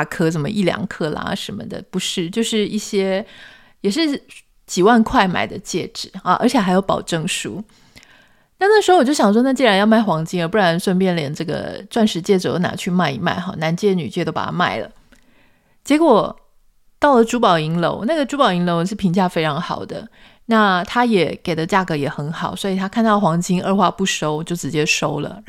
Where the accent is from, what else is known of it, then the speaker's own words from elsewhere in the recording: Taiwan; 那大家知道像我们台湾人有一些习惯，